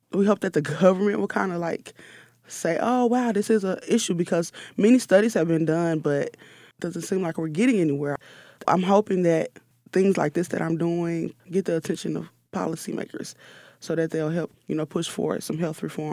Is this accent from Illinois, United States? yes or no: no; Mississippi, United States; I'm hoping that we can continue to do something similar to this in rural areas, because I'm from Mississippi.